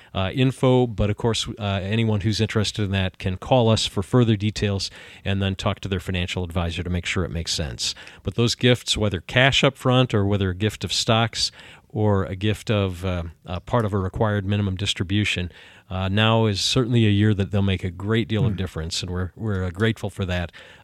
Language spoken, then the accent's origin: English; United States; accent: American English; because for someone growing up on American English, listening to the Bible in Pidgin English was really a unique experience